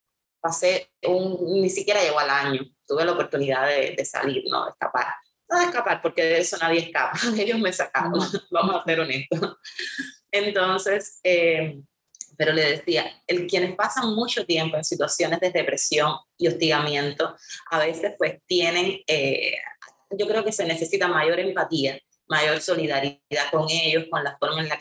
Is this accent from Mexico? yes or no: no; Cuba; now in United States; siempre los cubanos salimos muy flacos de Cuba, engordamos cuando llegamos a Estados Unidos